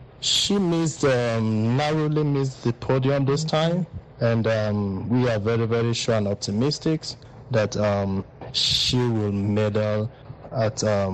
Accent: Ogun, Nigeria; now in United States; We are Ijebus from Ogun State, and we are based out of Texas in the United States, and that's where we make everything work.

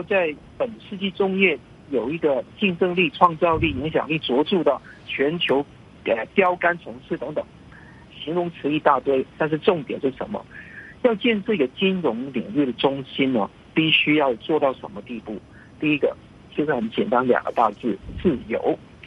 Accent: Hong Kong; 我们香港人最尊重的是这一个自由的价值

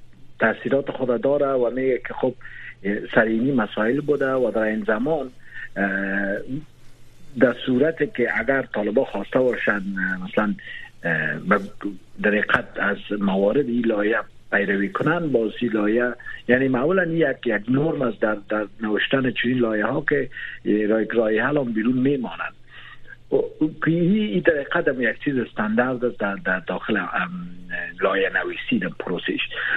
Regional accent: Afghanistan; همه ما شما از افغانستان هستیم

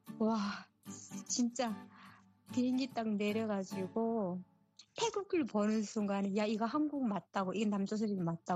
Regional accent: North Korea; accent: North Korean; now in South Korea; 제가 북한 사투리가 나왔나 봐요.

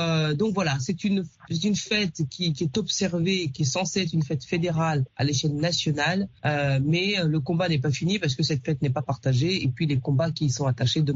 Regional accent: Dakar, Senegal; je suis né au Sénégal, j'ai grandi à Dakar, en face de l'île de Gorée

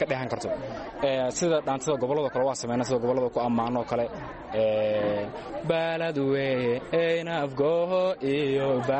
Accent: Somali Region, Ethiopia; waxaan ka soo jeedaa gobolka yaani afdheer

